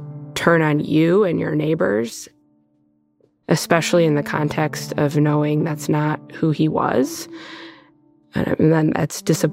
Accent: Wayland, Michigan, United States; I grew up in Wayland, Michigan. And the collapse of the auto industry in 2007, 2008 devastated my hometown.

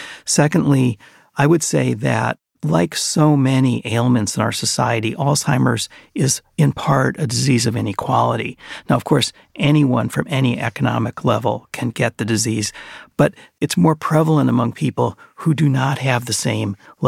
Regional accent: Chicago, Illinois, United States; I grew up in the Chicago area.

